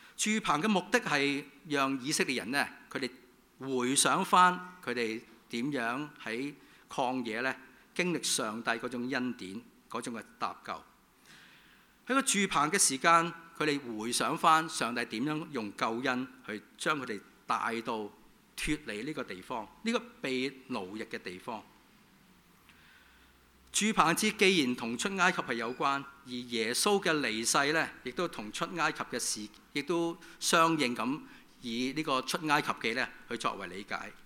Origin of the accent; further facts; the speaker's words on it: Guangdong, China; 即是我们广东人说的乌下乌下的状况里面呢